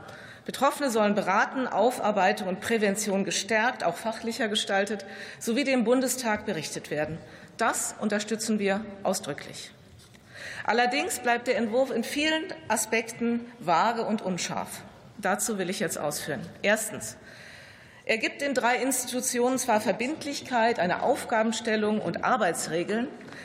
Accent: Hesse, Germany; in Hessen, wo ich herkomme

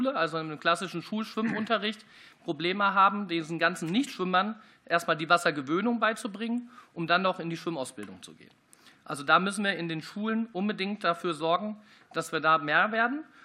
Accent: Wetzlar, Hesse, Germany; Ich komme aus Wetzlar

